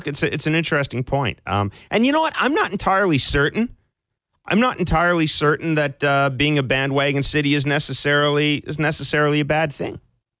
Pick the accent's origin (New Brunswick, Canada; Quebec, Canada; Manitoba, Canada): Manitoba, Canada; you know, I grew up in Manitoba